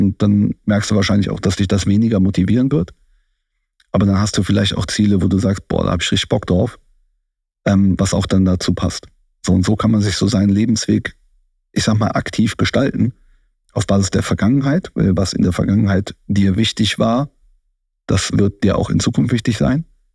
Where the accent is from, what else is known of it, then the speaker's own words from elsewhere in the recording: Cologne, North Rhine-Westphalia, Germany; Ich bin im Prinzip in Köln groß geworden. Bin in Köln aufgewachsen. Seit ich denken kann, bin ich Kölner. Kann Kölsch sprechen. Bin auch mit der kölschen Sprache auch aufgewachsen. Meine Großeltern haben Kölsch gesprochen.